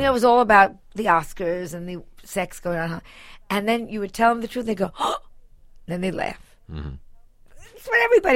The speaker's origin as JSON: {"language": "English", "town": "Larchmont", "region": "New York", "country": "United States", "said": "Well, you know, I'm a girl from Larchmont."}